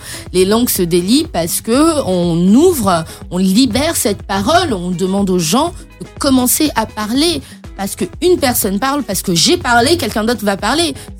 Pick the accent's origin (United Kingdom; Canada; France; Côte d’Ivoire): Côte d’Ivoire; Des personnes qui sont dans des situations de précarité, et c'est la réalité chez nous en Côte d'Ivoire